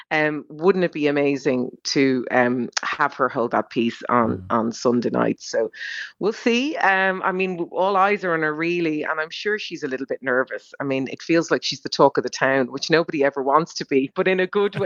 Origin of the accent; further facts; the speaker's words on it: Ireland; And only us being Irish, we walked past security and walked right off to where Richard's